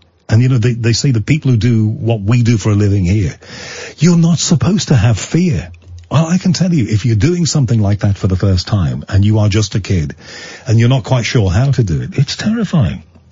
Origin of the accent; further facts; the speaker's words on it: Liverpool, North West England, United Kingdom; he's from Liverpool, I'm from Liverpool.